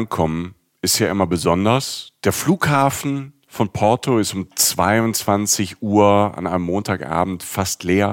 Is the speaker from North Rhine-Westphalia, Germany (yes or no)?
yes; Cologne, North Rhine-Westphalia, Germany; fragt er mich, wo ich herkomme. Ich sage Köln, Cologne, Colonia.